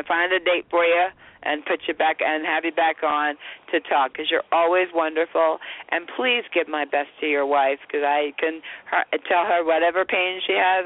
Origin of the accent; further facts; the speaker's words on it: Northeast, United States; We're going, we're from the Northeast. This is what's called sleeping weather in our part of the country.